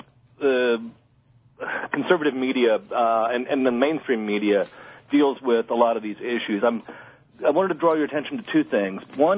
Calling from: Richmond, United States; Hi, this is … from Richmond.

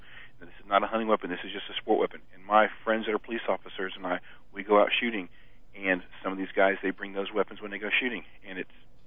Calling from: Alabama, United States; from Alabama.

